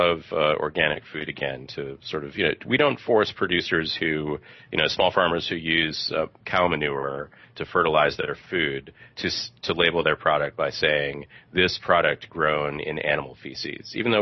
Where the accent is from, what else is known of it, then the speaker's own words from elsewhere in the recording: Boston, Massachusetts, United States; while I'm from the Boston area, and so I was situated there, I was also in elementary school at that time